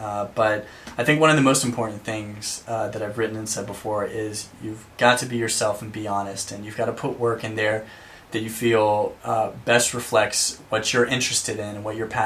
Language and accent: English; Burke, Virginia, United States; now in San Francisco, United States; Cool to hear someone else from Northern Virginia area. I'm originally from Burke, Virginia, so representing. Things are good in San Francisco, thank you.